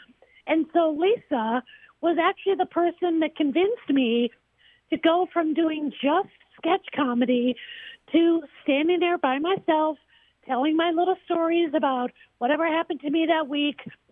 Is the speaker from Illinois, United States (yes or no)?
yes; Chicago, Illinois, United States; now in Los Angeles, United States; I'm a Chicagoan. So I was raised on worshiping Second City.